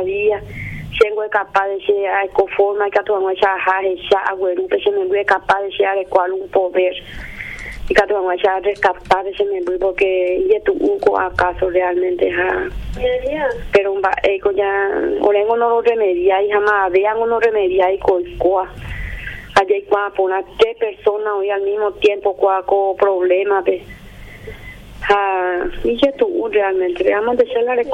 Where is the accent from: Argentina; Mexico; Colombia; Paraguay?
Paraguay; como nosotros, como paraguayos.